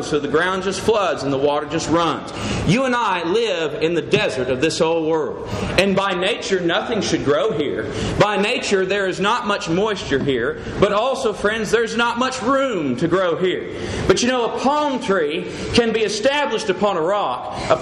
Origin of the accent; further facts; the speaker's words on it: Midland, Texas, United States; My hometown where I was born, where my parents were raised, is a little town called Midland, Texas.